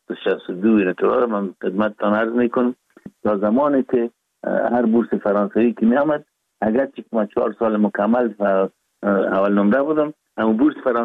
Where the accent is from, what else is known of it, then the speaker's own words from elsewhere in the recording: Kabul, Afghanistan; born there; ما 4 دی 1316 در نوابات دی افغانان کابل تولد شدیم